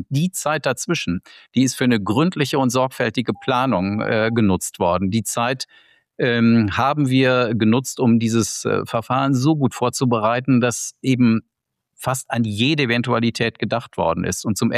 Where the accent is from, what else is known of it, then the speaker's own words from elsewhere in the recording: North Rhine-Westphalia, Germany; Ah, also ich bin am Niederrhein groß geworden, Jahrgang 64.